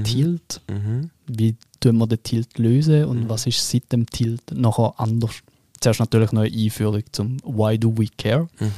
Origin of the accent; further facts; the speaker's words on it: Bern, Switzerland; accent: Bernese; Ich hab einmal meinen Berner Dialekt machen